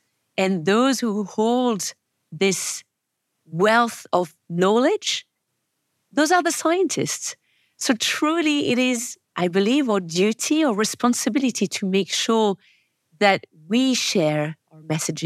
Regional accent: French Alps, France; You know, I'm from the French Alps, so I guess I got a label of, okay, this girl can go anywhere, she'll survive.

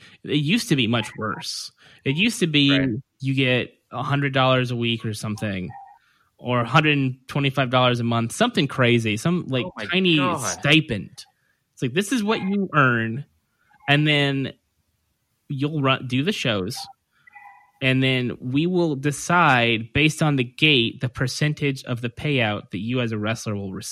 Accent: Merced, California, United States; Merced, California, small town north of Fresno. So WWF country.

